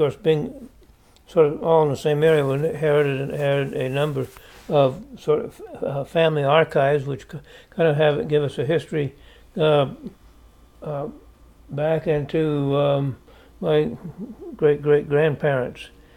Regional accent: New England, United States; I grew up in New England, and one thing I got kind of tired of, well, New England is a very crowded area

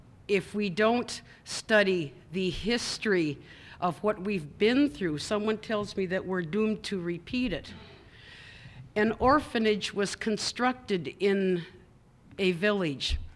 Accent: Hooper Bay, Alaska, United States; born there; I was born in Hooper Bay. My father is Yupik and my mother is Athabascan.

